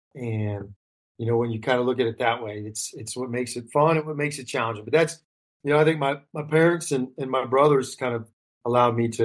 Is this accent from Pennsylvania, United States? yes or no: yes; Bedford, Pennsylvania, United States; I'm from Bedford, Pennsylvania. So small rural town, South Central PA, born and raised and still get back there quite a bit. So that's where I'm from.